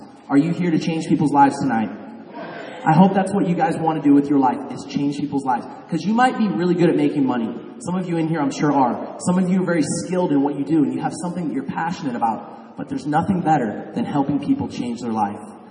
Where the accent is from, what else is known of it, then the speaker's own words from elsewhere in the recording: California, United States; I'm 33 years old. I was raised in South Orange County.